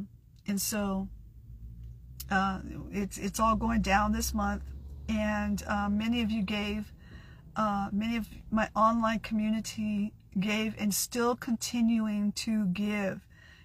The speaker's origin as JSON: {"language": "English", "town": "San Diego", "region": "California", "country": "United States", "also_born_or_lived": "England", "said": "Because I'm from Southeast San Diego. Al is from Southeast San Diego. We know the lingo, okay? I may have been out of that lingo for quite a long time, being away overseas in England"}